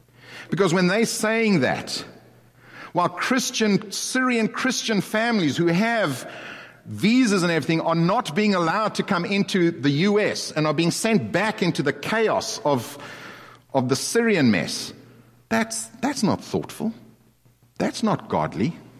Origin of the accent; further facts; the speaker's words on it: South Africa; now in United States; I came from South Africa.